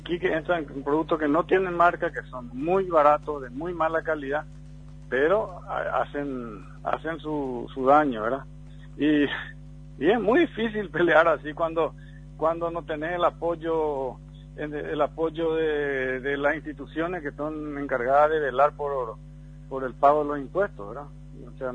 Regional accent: Paraguay; eso es lo que yo pienso como paraguayo.

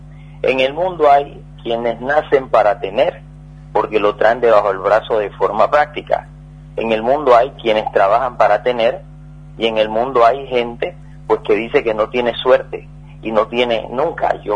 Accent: Paraguay; yo me considero un paraguayo

